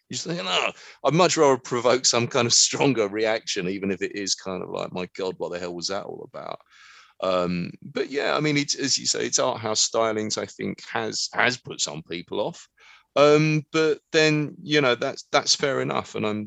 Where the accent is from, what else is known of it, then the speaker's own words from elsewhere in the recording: United Kingdom; I think as British filmmakers, we kind of forget that, you know, to people outside the UK, you know, there is something of a novelty to the way we look.